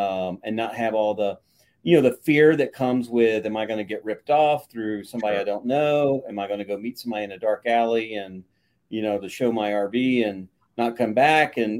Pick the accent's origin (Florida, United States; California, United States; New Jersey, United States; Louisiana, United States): Florida, United States; I grew up in Florida and kind of moved all around early in my life, because my dad originally was a Boilermaker